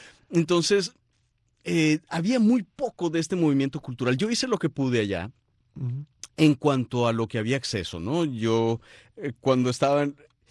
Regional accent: Chihuahua, Mexico; born there; Yo nací en la ciudad de Chihuahua

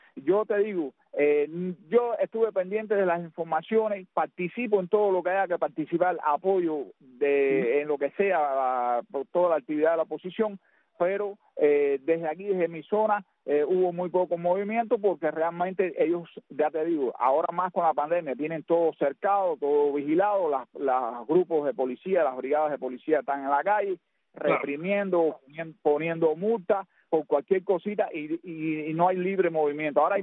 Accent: Cuba; Mira, Tony, con respecto a eso, aquí en mi pueblo no hubo mucho movimiento de eso

